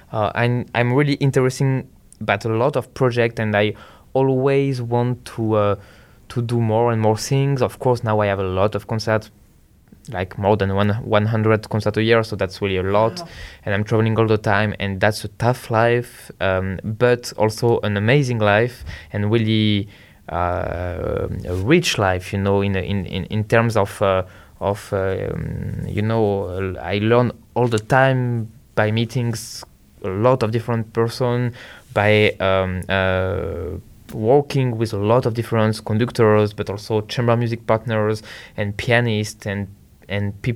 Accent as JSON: {"language": "English", "town": "Paris", "region": "Île-de-France", "country": "France", "tie": "born or raised there", "said": "I was walking in Paris, so my hometown, with my father"}